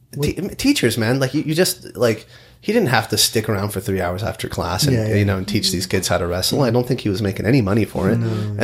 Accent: San Diego, California, United States; I'm from San Diego.

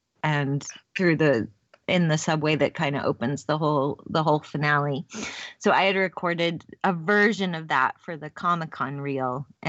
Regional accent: Dallas, Texas, United States; I mean, we're both from Dallas and we both had gone to SMU

